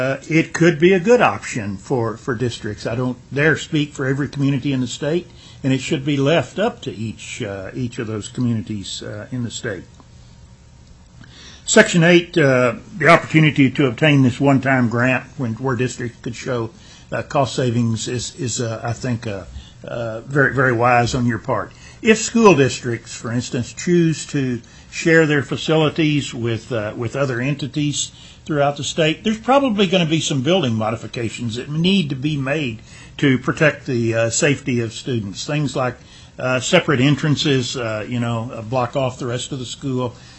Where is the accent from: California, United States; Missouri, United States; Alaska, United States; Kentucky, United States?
Alaska, United States; Kodiak; I know in my hometown of Kodiak, many students take welding, for instance, from Kodiak College